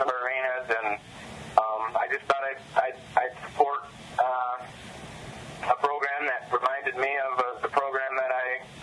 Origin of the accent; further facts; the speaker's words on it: Michigan, United States; I'm from Michigan.